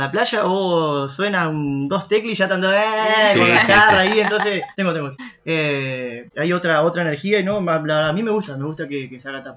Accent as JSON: {"language": "Spanish", "town": "Concepción del Uruguay", "region": "Entre Ríos", "country": "Argentina", "tie": "born or raised there", "said": "Soy nacido acá en Concepción del Uruguay, del barrio San Roque ahí."}